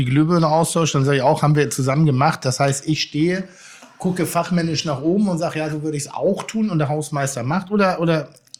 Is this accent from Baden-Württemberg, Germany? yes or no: no; Bad Lippspringe, North Rhine-Westphalia, Germany; Aber ich komme aus Ostwestfalen, aus Bad Lippspringe.